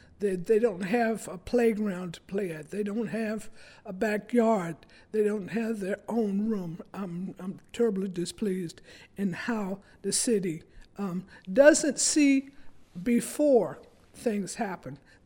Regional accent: Washington, District of Columbia, United States; born there; I was born in Washington, D.C.

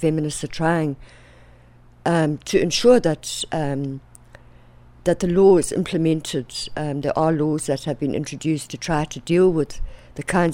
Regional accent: South Africa; South Africa.

